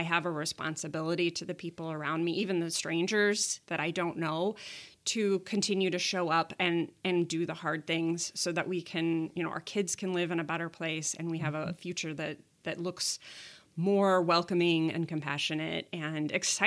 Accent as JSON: {"language": "English", "town": "Grand Rapids", "region": "Michigan", "country": "United States", "tie": "born or raised there", "said": "the politics that I see playing out in my city and my hometown of Grand Rapids"}